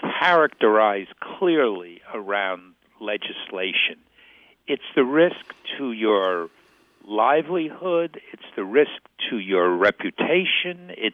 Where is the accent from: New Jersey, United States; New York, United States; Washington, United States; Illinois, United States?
New York, United States; I am from New York, so we're taught to reach high.